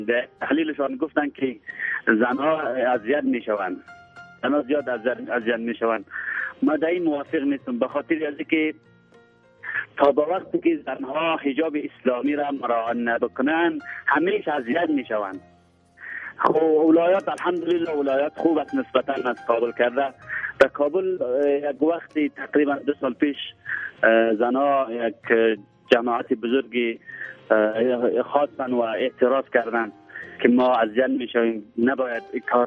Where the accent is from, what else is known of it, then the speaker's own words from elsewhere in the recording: Badakhshan, Afghanistan; از بدخشان هستم.